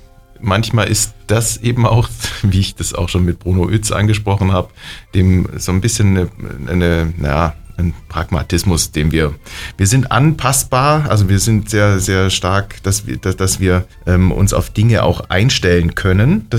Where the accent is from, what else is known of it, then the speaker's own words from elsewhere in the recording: Southern Germany, Germany; Ich komme eigentlich aus Süddeutschland